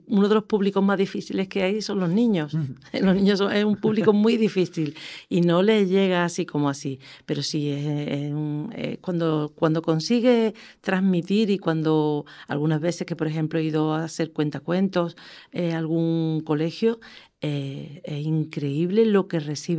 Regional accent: Lucena, Andalusia, Spain; Muy feliz de que siempre mi pueblo me acoge muy bien

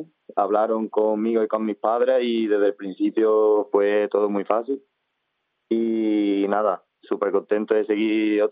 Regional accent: Doña Mencía, Andalusia, Spain; Yo siempre he jugado aquí en el equipo de mi pueblo, de Mencía.

